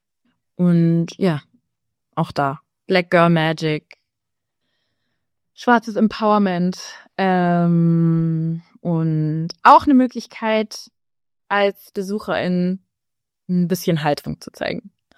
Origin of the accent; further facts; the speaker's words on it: Germany; wie ich so aufgewachsen bin in Deutschland